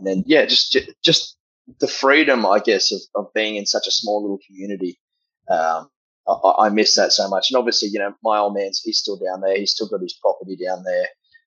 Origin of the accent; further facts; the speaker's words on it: Goulburn, New South Wales, Australia; also born or lived in Mudgee; But growing up in Goulburn, I moved away when I was just about to turn 17, I think. So I moved up to northern New South Wales.